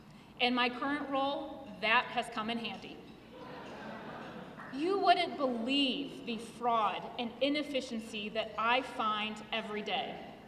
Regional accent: Fenton, Michigan, United States; I grew up in Fenton, and I did not come from a political family.

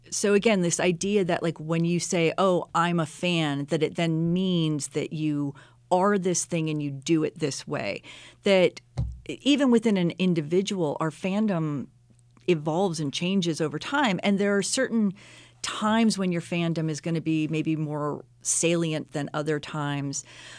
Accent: Pennsylvania, United States; And I grew up outside of Pittsburgh and in Steeler country, considered myself a pretty devoted fan.

